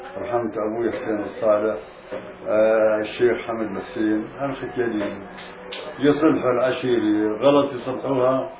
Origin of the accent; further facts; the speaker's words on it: Palestine; moved away; والله أنا غنيتها على أهدي بعد ما جينا من فلسطين.